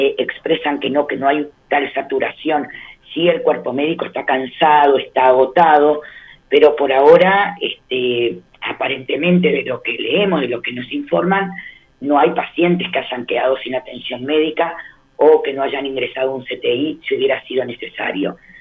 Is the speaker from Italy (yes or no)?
no; Uruguay; como uruguaya, el orgullo, la emoción y el agradecimiento es enorme. Pero como judía, bueno, es indescriptible.